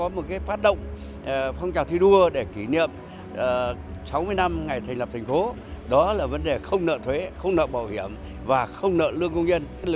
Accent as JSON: {"language": "Vietnamese", "region": "Thai Nguyen", "country": "Vietnam", "tie": "born or raised there", "said": "xây dựng thành phố Thái Nguyên ngày càng giàu đẹp. Đó là quê hương mình."}